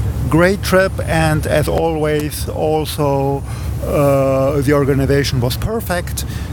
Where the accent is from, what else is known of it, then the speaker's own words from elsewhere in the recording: Germany; English is a second language; I come from Germany.